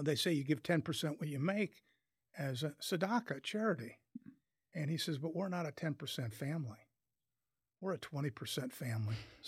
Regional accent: Omaha, Nebraska, United States; And that was really what growing up in Omaha, Nebraska, especially, you know, I was born in 54, so everybody now knows I'm 70.

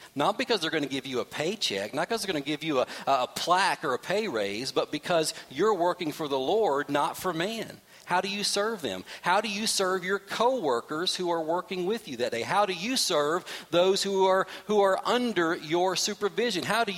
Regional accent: Virginia, United States; hey, we're here from Virginia.

